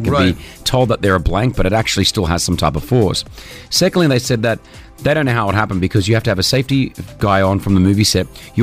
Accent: Australia; mate, I'm Aussie.

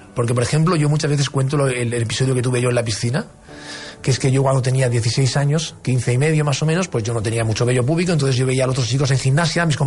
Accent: Catalonia, Spain; Yo me considero español, catalán, pero no sé.

